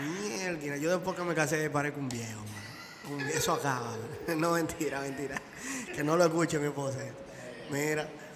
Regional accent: Santiago, Dominican Republic; Yo nací en Santiago, ¿sabes? Pero mi familia es de La Romana, mi familia del Este. Y toda mi familia del Este, pero yo nací en Santiago, tuve esa dicha y tengo muchas cosas en mi vocabulario que son de Santiago.

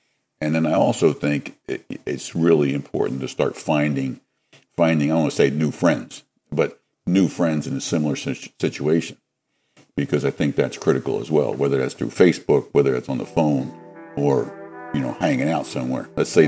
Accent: Bridgeport, Pennsylvania, United States; now in Lancaster, United States; I grew up outside of Philadelphia, a little town called Bridgeport, outside of Philly. The landmark there now is the King of Prussia Mall.

